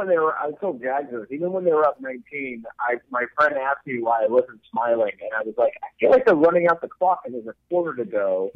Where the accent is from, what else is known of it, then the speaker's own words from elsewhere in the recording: California, United States; I can't do that because I'm from the Bay Area